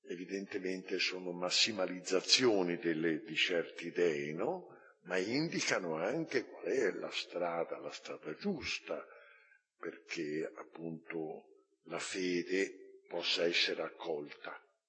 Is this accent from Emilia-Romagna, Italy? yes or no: no; Florence, Tuscany, Italy; Sono nato a Firenze, ho studiato a Firenze, non sono uscito da Firenze, ho fatto il mio apostolato in Firenze, sempre lì, sempre lì.